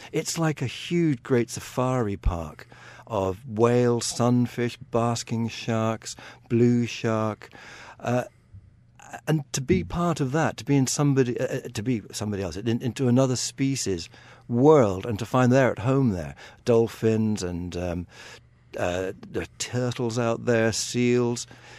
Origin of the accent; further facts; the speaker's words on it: Munster, Ireland; I was brought up in Southwest Ireland, and a very privileged background because we had books, we had horses.